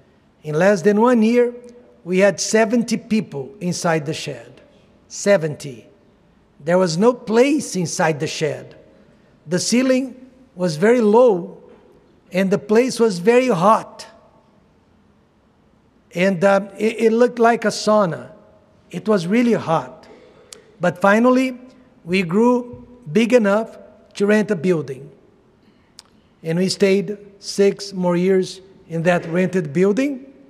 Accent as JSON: {"language": "English", "town": "Charleston", "region": "South Carolina", "country": "United States", "said": "But I'm not from Georgia. Actually, I'm from Charleston, South Car"}